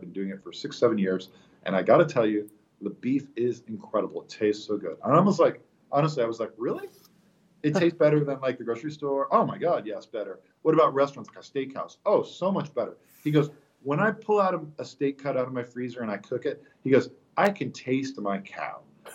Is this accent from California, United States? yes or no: no; Texas, United States; born there; My background is I was born in Texas, so I'm happy to go back to my birth town.